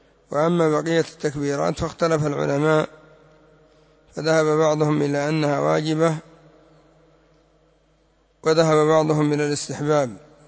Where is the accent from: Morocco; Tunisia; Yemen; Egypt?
Yemen; ويأتون بمثل الزامل سمع عندنا في اليمن بالزامل